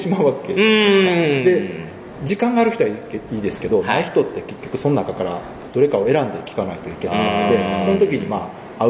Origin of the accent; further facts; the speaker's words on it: Kansai, Japan; accent: Kansai dialect; でも私個人的には関西弁そんな押してるつもりないんです